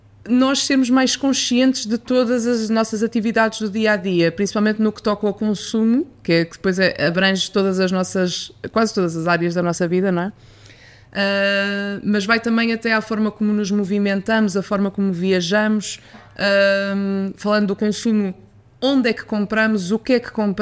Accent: Minho, Portugal; now in Lisbon, Portugal; Sou minhota, vivo em Lisboa já há muito tempo

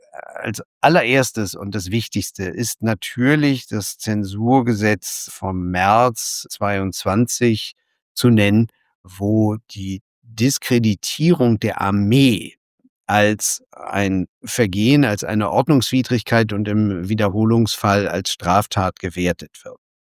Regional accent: Berlin, Germany; Also zum Beispiel ist in meinem Heimatort Berlin

